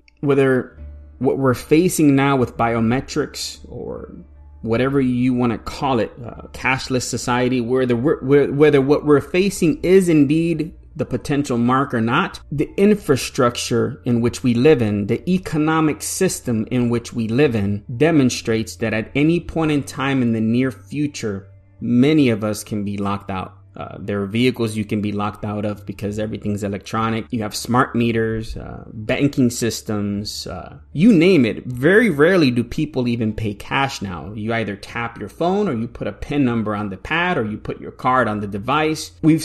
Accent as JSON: {"language": "English", "country": "Puerto Rico", "tie": "born there", "said": "I was born in Puerto Rico."}